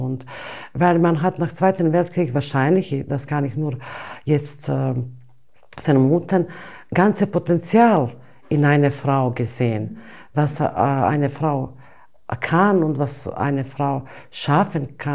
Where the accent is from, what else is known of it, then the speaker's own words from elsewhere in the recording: Mostar, Federation of Bosnia and Herzegovina, Bosnia & Herzegovina; born there; German is a second language; Und habe dann in Mostar, Stadt, wo ich geboren bin, heißt Mostar, mit sehr, sehr großer industrieller Touch und sehr viele Firmen